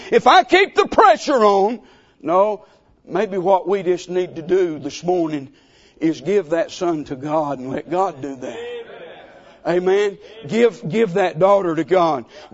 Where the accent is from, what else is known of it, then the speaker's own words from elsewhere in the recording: North Carolina, United States; accent: southern twang; Now, the pastor introduced me and said I was from North Carolina, so my paraphrasing has a hillbilly twist with a southern twang.